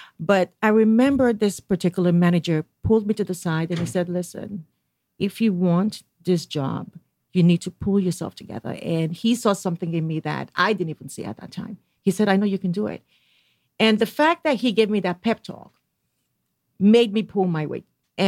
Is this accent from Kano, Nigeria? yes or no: no; Edo, Nigeria; But I am from the Benin Kingdom, from the royal family, Ozulua. And actually, my mother was also a princess from her tribe, also in Edo State, a place called Ososo.